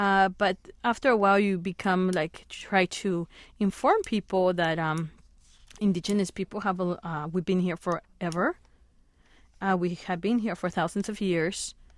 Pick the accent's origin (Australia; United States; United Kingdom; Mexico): Mexico; Well, as Mexican, I think I'm too Indian for the Mexicans.